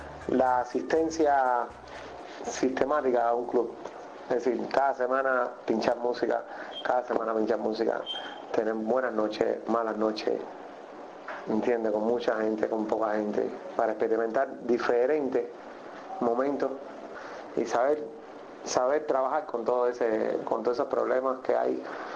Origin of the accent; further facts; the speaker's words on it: Cuba; que somos cubanos, compadre, que nacimos aquí.